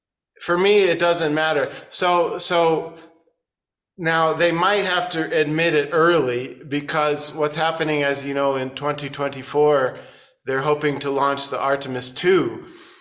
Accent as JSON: {"language": "English", "country": "United States", "moved": "as an adult", "lives_now": "China", "said": "I'm just, I'm an American. I went to university. I was an astrophysics major in Portland State University."}